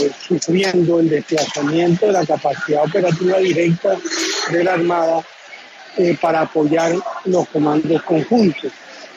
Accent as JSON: {"language": "Spanish", "country": "Colombia", "said": "yo como colombiano que pienso en la seguridad"}